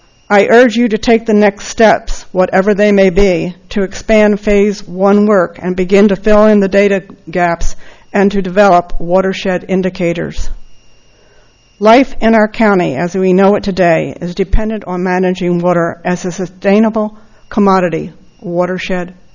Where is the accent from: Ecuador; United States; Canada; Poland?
United States; Templeton, California; from Templeton.